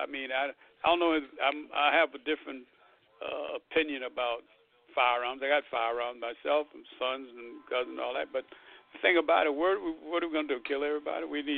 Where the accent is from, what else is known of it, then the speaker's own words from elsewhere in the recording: Brooklyn, New York, United States; growing up in Bed-Stuy in Brooklyn, New York.